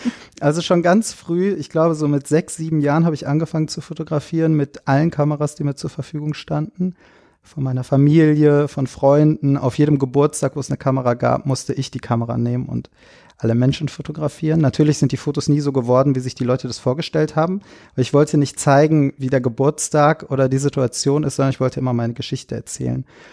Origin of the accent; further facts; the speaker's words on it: Germany; Ich bin als Kind groß geworden in Deutschland, aber ich habe einen italienischen Vater und habe deswegen auch ganz, ganz viel Zeit in Italien verbracht.